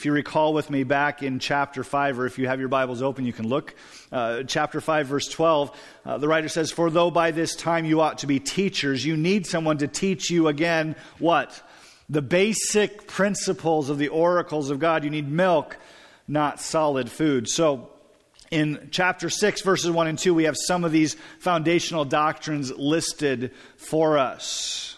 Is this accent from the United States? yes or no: yes; Pella, Iowa, United States; I grew up in Pella, Iowa. Pella has about 27, 28 churches.